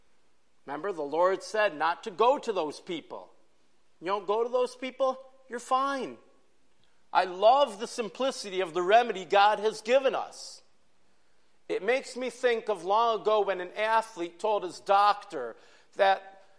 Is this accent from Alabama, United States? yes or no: no; Brocton, New York, United States; Lilydale is a small community, about 20 minutes from my hometown of Brockton.